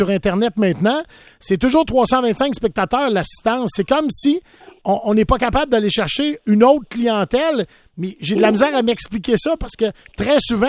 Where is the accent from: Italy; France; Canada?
Canada; Charlesbourg, Quebec; Je partais de chez moi à Charlebourg.